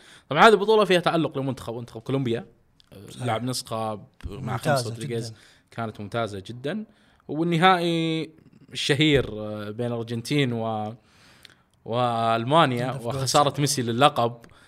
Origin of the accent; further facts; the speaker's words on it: Saudi Arabia; كمان فيها شيء بارز هذا بطوله بالنسبه لنا كسعوديين